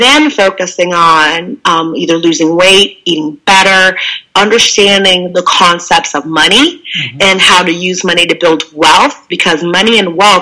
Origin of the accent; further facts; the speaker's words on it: Chicago, Illinois, United States; I grew up in the Chicago area